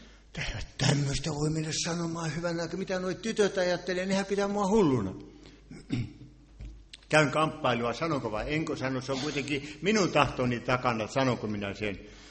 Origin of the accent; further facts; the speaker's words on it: Ostrobothnia, Finland; Ja minä pohjalaisena en minä ollut tottunut polvistelemaan.